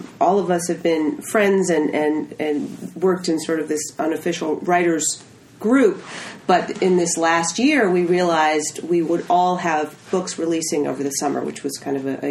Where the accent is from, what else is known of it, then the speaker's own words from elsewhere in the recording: New England, United States; now in North Carolina, United States; I'm originally from New England, so my first few books were set on the coast of New England, and I've lived in North Carolina now for 8 years